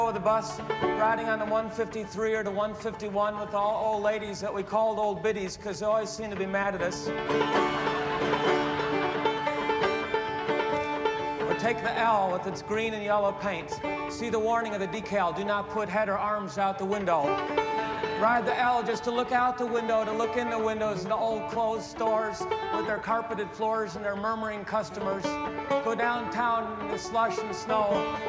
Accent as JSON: {"language": "English", "town": "Chicago", "region": "Illinois", "country": "United States", "tie": "born or raised there", "said": "Growing up in Chicago is an intoxicating experience."}